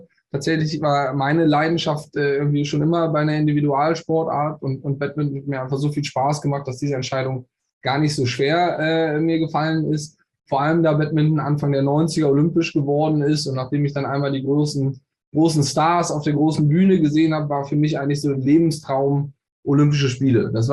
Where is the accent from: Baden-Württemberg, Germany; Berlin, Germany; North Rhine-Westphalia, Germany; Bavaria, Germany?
North Rhine-Westphalia, Germany; Bonn; born there; gebürtig aus Bonn, bin inzwischen 38 Jahre jung